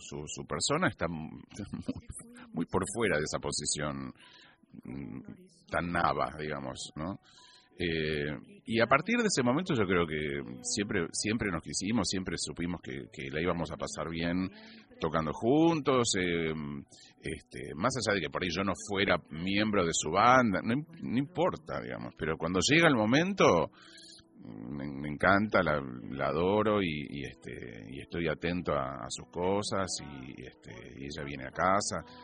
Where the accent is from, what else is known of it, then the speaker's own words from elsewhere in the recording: Argentina; Yo no soy un pianista español, soy un argento que toca tango